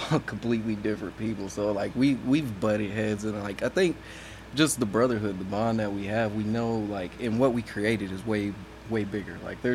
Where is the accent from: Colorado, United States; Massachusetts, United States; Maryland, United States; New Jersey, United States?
Colorado, United States; But that's why I moved out there. I'm from Colorado.